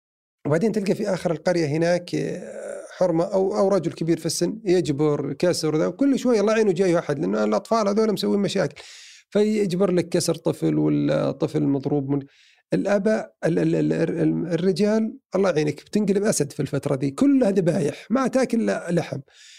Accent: Saudi Arabia

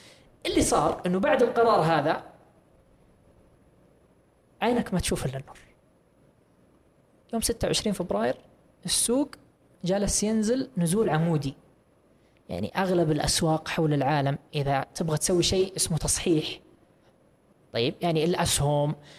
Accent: Saudi Arabia; يعني ما هو بس عندنا في السعودية

